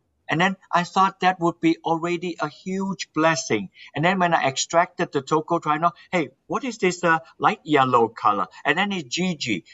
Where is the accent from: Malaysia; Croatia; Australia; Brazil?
Malaysia; English is a second language; now in United States; I'm not born in this country. I'm initially from Malaysia. My parents are of Chinese descent.